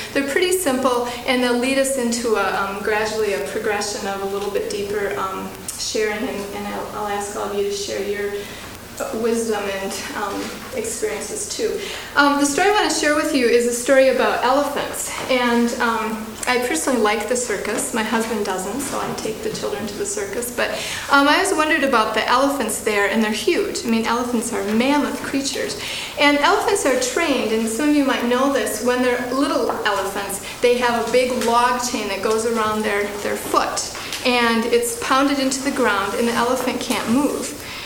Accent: Midland, Michigan, United States; I grew up in Midland, Michigan, and Midland, Michigan was the headquarters of Dow Chemical.

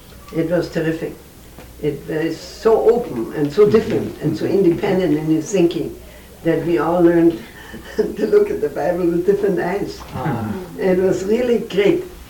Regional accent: Vienna, Austria; Well, I was brought up in Vienna

